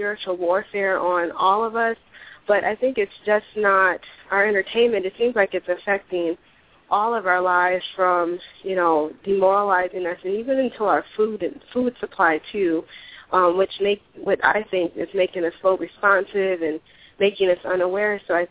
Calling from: Arizona, United States; I'm actually calling in from Arizona.

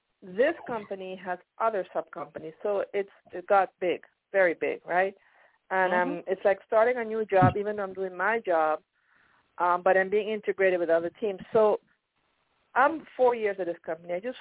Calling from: Pennsylvania, United States; I am calling from Pennsylvania.

